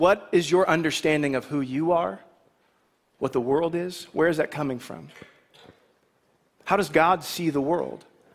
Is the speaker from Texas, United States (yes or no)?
no; Michigan, United States; And growing up in Michigan, we would go to different car shows that were around